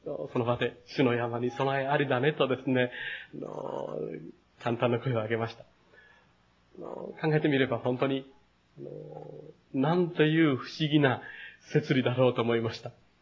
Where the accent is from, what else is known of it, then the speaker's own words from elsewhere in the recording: Takamatsu, Kagawa, Japan; 私の出身の高松の教会の、